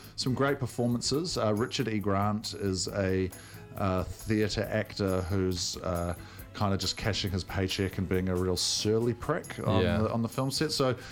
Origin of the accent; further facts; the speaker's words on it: New Zealand; The 26th, I'm being from New Zealand.